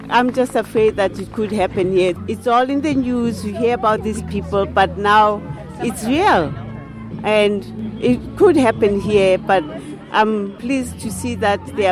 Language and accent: English; South Africa; moved away as an adult; now in United States; I'm from South Africa. And I left 1982.